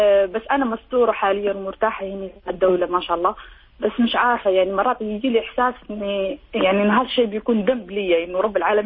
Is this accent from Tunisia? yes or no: no; Somalia; now in Sharjah, United Arab Emirates; أنا صومالية مقيمة في دولة الإمارات مدينة الشارجة.